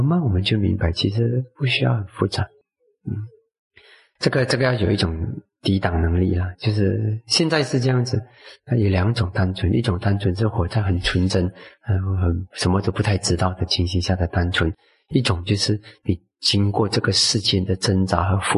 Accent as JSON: {"language": "Chinese", "country": "China", "said": "我们中国人最厉害的，最了解的那种什么法啦"}